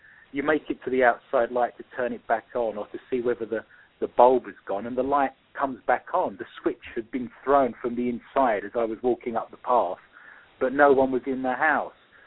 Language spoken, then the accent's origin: English; London, United Kingdom; accent: East London; I've got an East London accent. If anyone was listening from London, they'd know instantly I came from the East End of London just by my accent, which is slightly different to the South of London or to the West of London